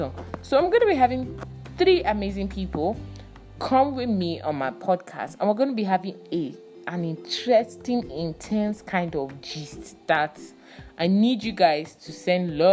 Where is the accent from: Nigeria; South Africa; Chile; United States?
Nigeria; Kano; also born or lived in Abuja; now in Gombe, Nigeria; I grew up in Kano State and Kano, Abuja. That has been my, you know, my homes. But I came to Gombe in January for my master's. I'm running my master's in English literature